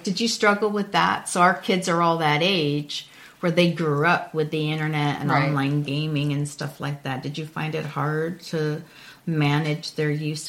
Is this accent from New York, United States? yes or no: yes; Gloversville, New York, United States; I'm from Gloversville originally.